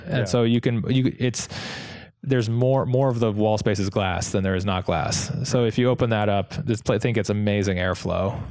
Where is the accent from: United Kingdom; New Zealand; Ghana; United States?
United States; Vermont; now in Santa Cruz, United States; I grew up in Vermont with where nobody has air conditioning and doesn't get that hot.